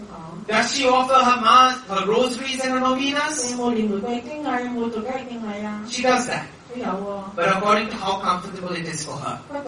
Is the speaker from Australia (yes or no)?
yes; Australia; I told you, me, myself and Jude, we come from Australia.